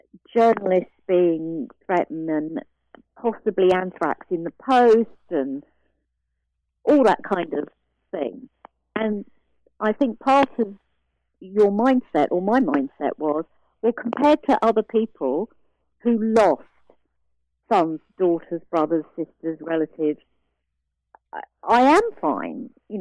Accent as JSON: {"language": "English", "country": "United Kingdom", "said": "Being a Brit"}